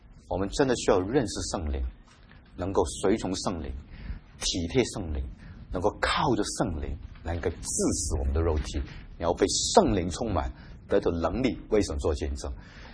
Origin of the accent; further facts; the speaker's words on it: Hong Kong; moved away as an adult; also born or lived in Taiwan; 我记得我从小在香港的双都会长大啊，在那边受洗十几年